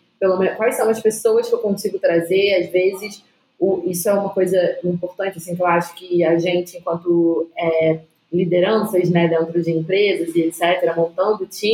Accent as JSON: {"language": "Portuguese", "country": "Brazil", "said": "enquanto brasileiro, enquanto, e aí nesse caso, né, pessoas negras e periféricas"}